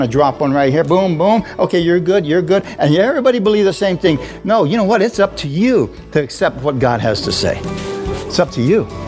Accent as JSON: {"language": "English", "town": "Bisbee", "region": "Arizona", "country": "United States", "said": "I'm a Mexican from Bisbee."}